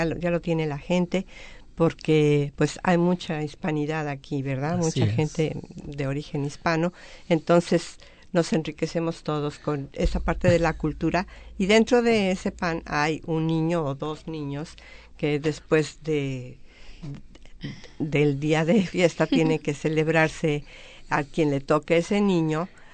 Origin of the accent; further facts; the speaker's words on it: Mexico; como mexicana puedo decir que la tradición más grande en México por muchos, muchos, muchos años fue el Día de Reyes